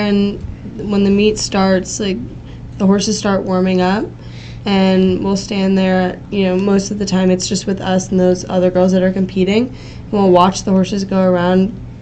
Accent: Connecticut, United States; I'm from Connecticut, so.

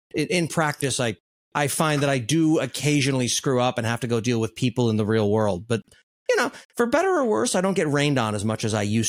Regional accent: Maine, United States; also born or lived in Los Angeles; now in San Francisco, United States; I grew up in Maine where it got very cold during the winters. And then I moved to Los Angeles and summer never ended.

